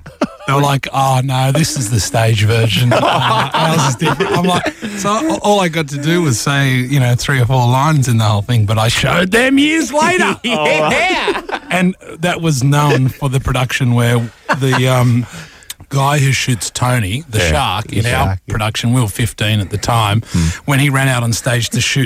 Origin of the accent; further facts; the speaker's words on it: Sydney, New South Wales, Australia; also born or lived in Armidale; I know for a fact, I mean, I grew up in Sydney.